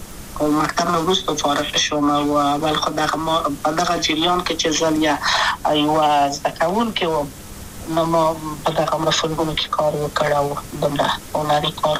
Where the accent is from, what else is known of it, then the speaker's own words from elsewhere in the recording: Kabul, Afghanistan; also born or lived in Wardak; د کابل په تختپل سیمه کې یم او لویا شویم کابل کې هم مکتب می دولسم په کابل ښار خیرخانه مینه اهلی سی مریم کې ما آتا دولسم پوری پرځ دا کړو